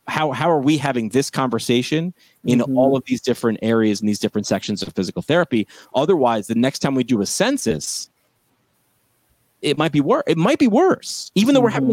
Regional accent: New York, United States; I'm a New Yorker. I shouldn't say lifelong. I moved around

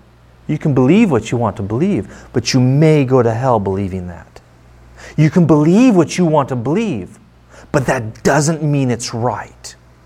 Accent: United States; now in Ukraine; when people find out that I am from the United States

